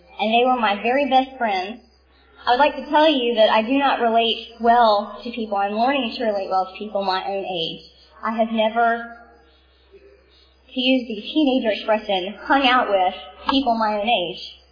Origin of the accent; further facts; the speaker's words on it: Florida, United States; born there; I was born in Florida to Rita and Don, very proud parents who didn't know what they were getting themselves into when they had me.